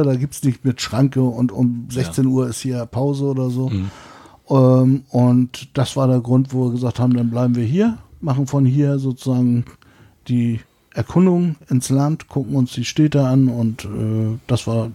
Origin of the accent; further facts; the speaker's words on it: Schleswig-Holstein, Germany; da bin ich auf dem Campingplatz sozusagen groß geworden bei meinen Eltern.